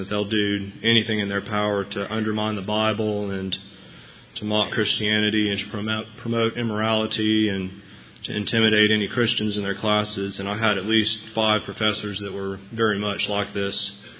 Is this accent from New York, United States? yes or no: no; Huntsville, Alabama, United States; now in Auburn, United States; And at that point, I moved to Auburn from Huntsville. I was born and raised in Huntsville. I moved to Auburn to attend Auburn University.